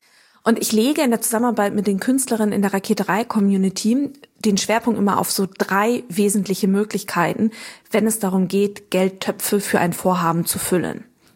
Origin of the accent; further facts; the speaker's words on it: Hamburg, Germany; ich bin Hamburgerin, ich wohne in Hamburg